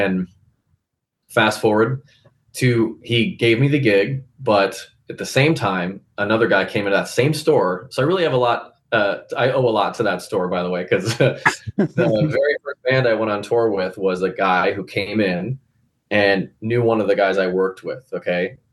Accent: Las Vegas, Nevada, United States; That was like, I grew up there. My sister and I grew up there.

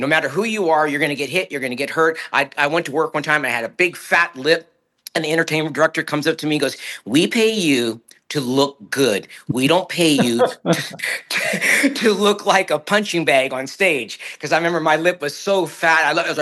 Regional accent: Stockton, California, United States; I grew up in Stockton.

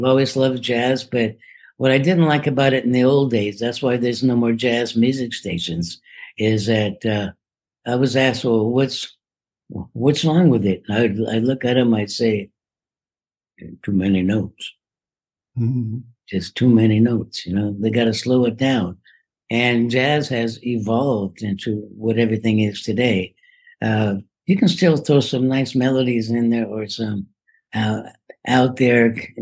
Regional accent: San Francisco, California, United States; And but actually, I grew up in San Francisco, and I moved to Marin County.

